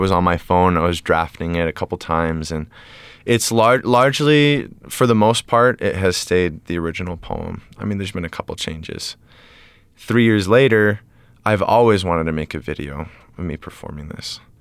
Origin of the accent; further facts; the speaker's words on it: Massachusetts, United States; I'm from Massachusetts.